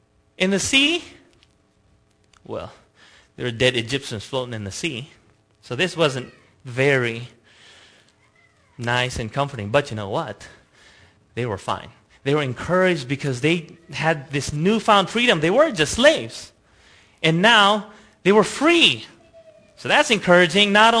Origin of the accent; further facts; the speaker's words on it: Pasadena, California, United States; Because I grew up in Pasadena. I never knew what that meant.